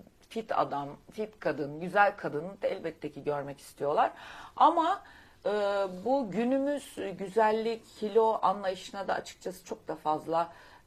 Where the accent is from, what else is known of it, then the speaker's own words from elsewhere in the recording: Black Sea Region, Turkey; Bir Karadenizli kadını olarak